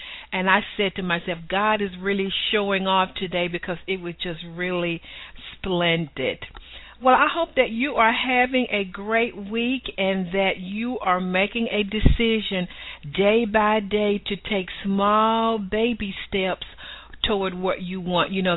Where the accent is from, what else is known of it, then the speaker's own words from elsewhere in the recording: Atlanta, Georgia, United States; accent: Southern; live with just a little touch of Southern flavor from beautiful Atlanta, Georgia. I know you love my Southern accent.